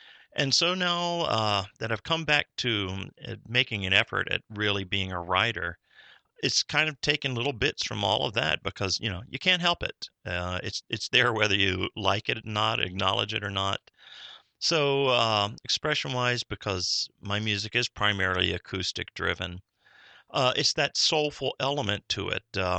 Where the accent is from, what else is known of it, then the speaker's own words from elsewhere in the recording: Virginia, United States; moved away as an adult; I grew up in Northern Virginia, which now is really D.C. suburbs. It's just grown that much since I've been gone. But, yeah, I used to kind of talk like this and been in New England since the late 70s.